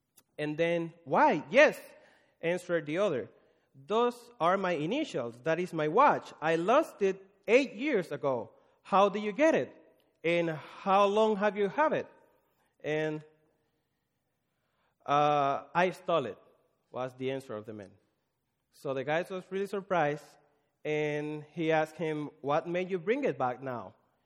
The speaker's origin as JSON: {"language": "English", "country": "Dominican Republic", "second_language": "English", "said": "I'm from Dominican Republic."}